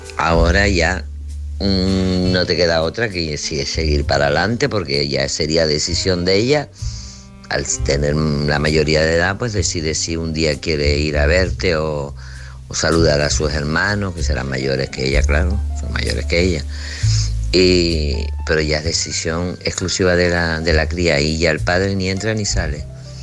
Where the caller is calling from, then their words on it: Tenerife, Canary Islands, Spain; de Tenerife.